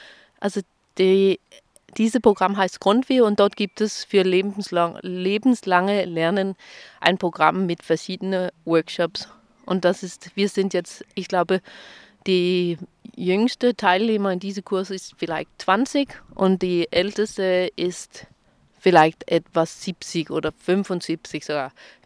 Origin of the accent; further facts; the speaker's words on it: Denmark; German is a second language; Ich bin ja aus Dänemark.